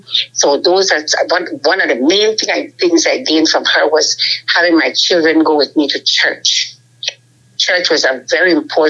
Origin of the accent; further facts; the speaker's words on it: Belize City, Belize District, Belize; moved away; Well, Belize, when I was growing up in Belize City, I was 6-something years ago.